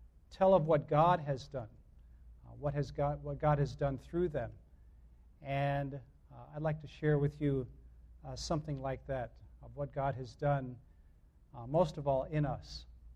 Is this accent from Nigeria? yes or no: no; Chicago, Illinois, United States; I may look Asian, but I don't speak Asian. I grew up in Chicago, and I didn't know really any Tagalog when I went to the Philippines.